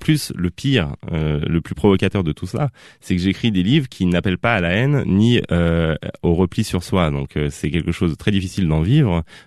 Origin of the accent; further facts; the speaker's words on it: Paris, Île-de-France, France; born there; pas là où je suis né, parce que je suis né à Paris.